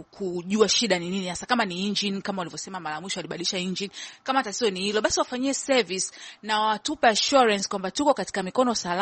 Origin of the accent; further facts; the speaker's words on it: Tanzania; Mimi kama Mtanzania, maoni yangu ni kwanza